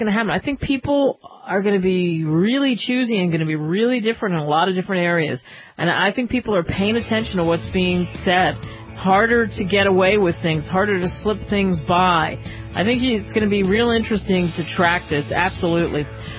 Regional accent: Northeast, United States; Oh, I know. I grew up in the Northeast. I'm well aware, Tomas, of how cold it can get.

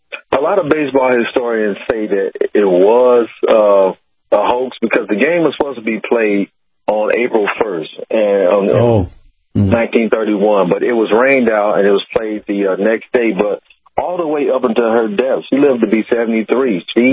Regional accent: Kansas City, Missouri, United States; I'm from Kansas City, Missouri, yeah. Mm-hmm. I'm from Kansas City, Missouri

